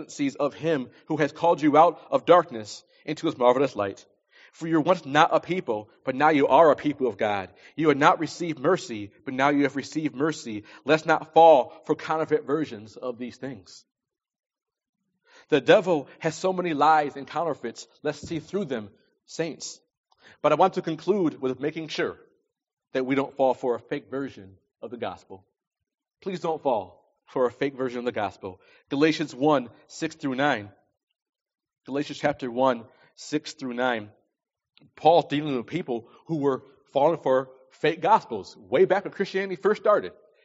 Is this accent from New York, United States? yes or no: yes; New York, United States; My home state, New York, where I'm from, recognizes over 40 different genders now